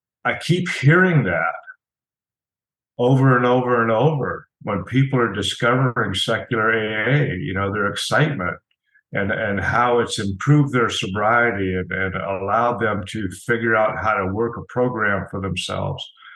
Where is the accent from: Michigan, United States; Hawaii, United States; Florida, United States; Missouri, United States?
Florida, United States; Boca Raton; I was very fortunate that secular meetings started in my hometown back in the mid-80s. This was in Boca Raton, Florida.